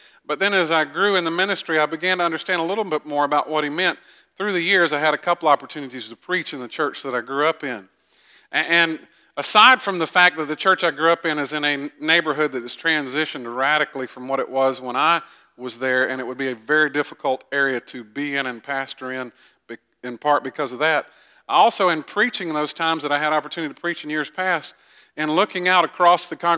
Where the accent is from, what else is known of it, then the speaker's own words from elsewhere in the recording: Augusta, Georgia, United States; now in Ellijay, United States; This is home to me. I grew up in Augusta. Augusta will always be my hometown in that respect, but I have no desire to ever live in Augusta again.